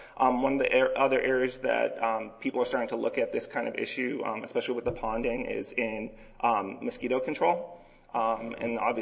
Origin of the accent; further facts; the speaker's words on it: Northeast, United States; because I grew up in the Northeast and I grew up with a large family, I tend to talk very fast.